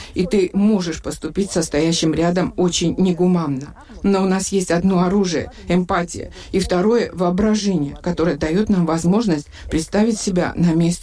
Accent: Georgia; Самое большое, чего мы, грузины, можем лишиться, это человечность.

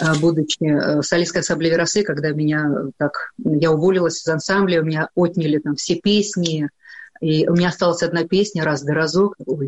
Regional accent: Belarus

